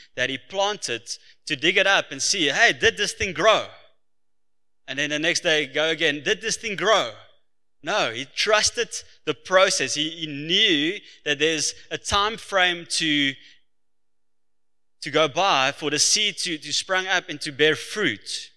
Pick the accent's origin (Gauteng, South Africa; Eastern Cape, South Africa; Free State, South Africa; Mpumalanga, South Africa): Free State, South Africa; now in Cape Town, South Africa; And so I'm from the Free State.